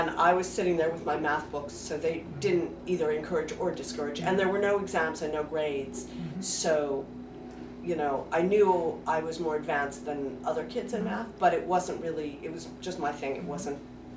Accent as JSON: {"language": "English", "town": "New York City", "region": "New York", "country": "United States", "tie": "born or raised there", "said": "I did. I grew up in Manhattan."}